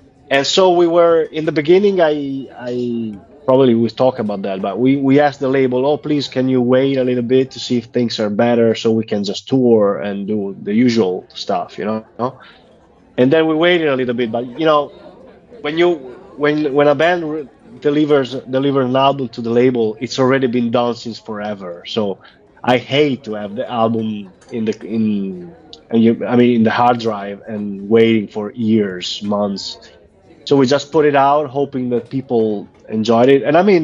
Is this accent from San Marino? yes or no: yes; San Marino; I'm from San Marino, a different country, not exactly Italy